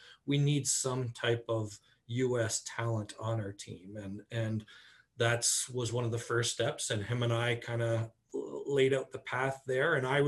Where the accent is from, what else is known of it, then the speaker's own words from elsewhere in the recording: Sarnia, Ontario, Canada; I had a chance to work for my hometown team after that with Sarnia.